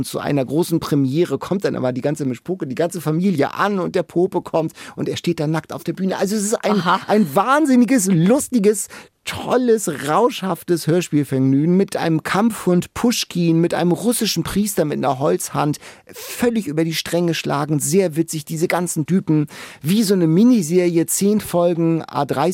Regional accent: Lübeck, Schleswig-Holstein, Germany; Ich komme ja aus Lübeck-Lübeck-Meusling

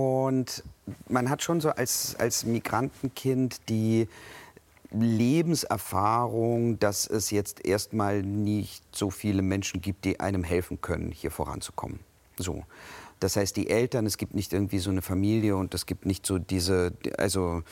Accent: Kazakhstan; now in Germany; Wir sind aus Kasachstan gekommen, ja.

